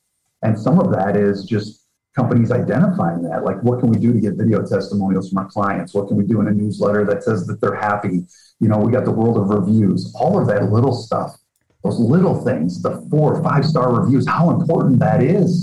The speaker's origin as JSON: {"language": "English", "region": "Midwest", "country": "United States", "said": "since I'm from the Midwest, right?"}